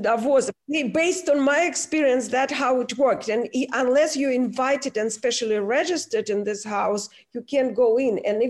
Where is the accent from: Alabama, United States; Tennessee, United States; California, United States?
California, United States; I'm from California and I'm used to twists and turns, but that was nothing compared to Swiss road.